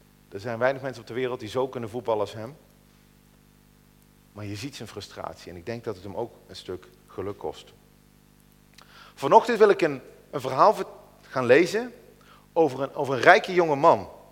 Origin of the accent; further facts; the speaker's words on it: West Netherlands, Netherlands; Ik ben in Nederland geboren. Ik ben opgegroeid in het Westen.